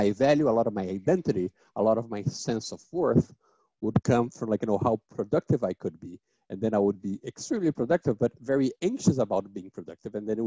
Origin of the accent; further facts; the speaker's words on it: Brazil; But, you know, I'm actually from Brazil.